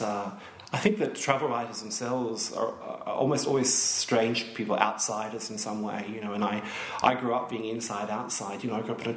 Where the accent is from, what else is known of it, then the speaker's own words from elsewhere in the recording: Queensland, Australia; I guess my involvement with Vietnam now has been longer than my involvement with my hometown and sort of in my life in North Queensland where I came from.